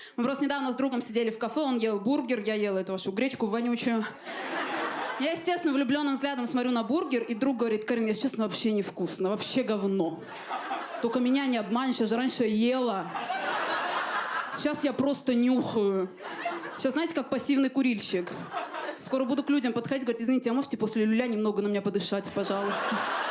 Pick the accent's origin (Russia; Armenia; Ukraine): Armenia; сложновато худеть, когда ты армянка, потому что у нас на родине никто низкокалорийные продукты не уважает.